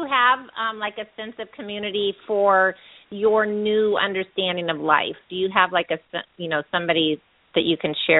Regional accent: California, United States; Well, my heart is in California. I was raised there, and I love California.

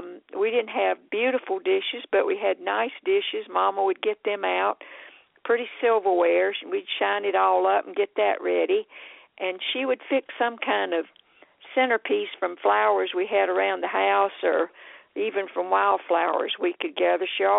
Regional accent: the South, United States; I was raised in the South, so having people over was a really big deal.

